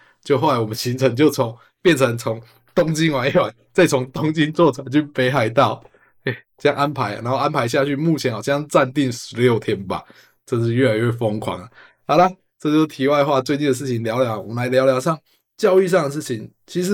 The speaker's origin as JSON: {"language": "Chinese", "region": "Nantou County", "country": "Taiwan", "tie": "born or raised there", "said": "因为我们不管我的老家，就是我约那个会到南投去"}